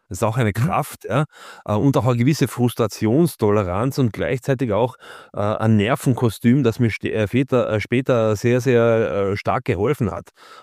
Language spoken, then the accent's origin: German; Carinthia, Austria; Also ich bin in Kärnten geboren und habe das Klettern in den Grenzbergen zu damals Jugoslawien, heute Slowenien begonnen, dann in den Karawanken.